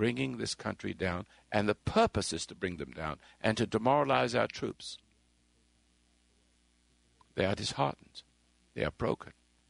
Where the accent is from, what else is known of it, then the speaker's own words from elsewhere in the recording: England, United Kingdom; now in United States; I lived in England for a long time. I'm British, was British. I'm an American person now.